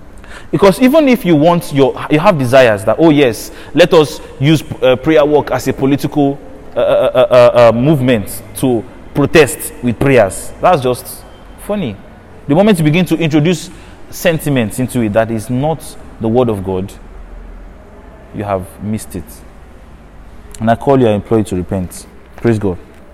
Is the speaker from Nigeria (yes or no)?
yes; Nigeria; Some of us like APC, as if I'm speaking as a Nigerian now, better than PDP.